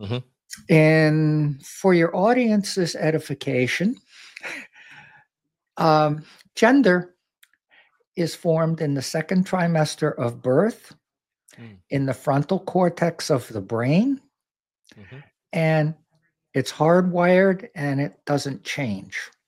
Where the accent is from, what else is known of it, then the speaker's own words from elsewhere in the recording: Fishkill, New York, United States; And I grew up in Fishkill, New York, about 40 miles north of New York City.